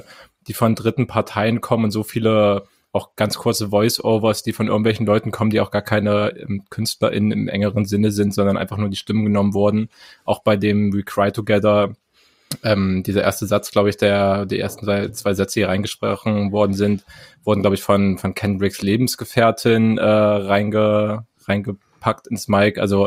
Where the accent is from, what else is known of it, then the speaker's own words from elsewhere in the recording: East Germany, Germany; ich komme aus dem Osten